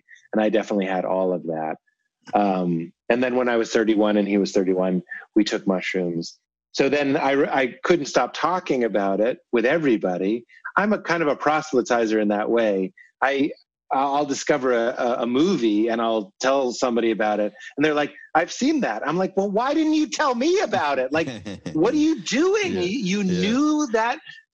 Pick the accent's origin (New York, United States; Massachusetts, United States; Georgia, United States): Massachusetts, United States; Boston; But we're both Aries. We're both from Boston. We're both achievers.